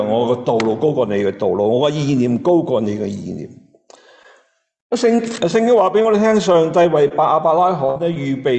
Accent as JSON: {"language": "Cantonese", "country": "Hong Kong", "tie": "born or raised there", "said": "你同埋我或者在座当中都好多系土生土长嘅香港人"}